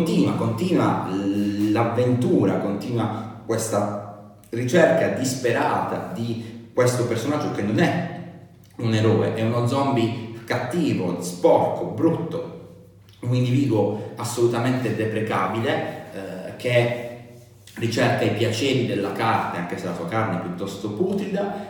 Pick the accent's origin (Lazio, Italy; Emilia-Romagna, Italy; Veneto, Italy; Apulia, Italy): Apulia, Italy; Enzo Rizzi, che è un autore tarantino della mia terra, la Puglia.